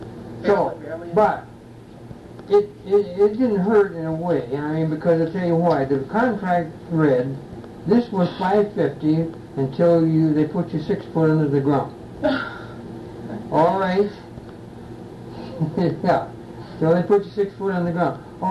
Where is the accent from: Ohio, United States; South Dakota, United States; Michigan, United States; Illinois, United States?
Michigan, United States; Bay City; born there; No, I was born in Bay City.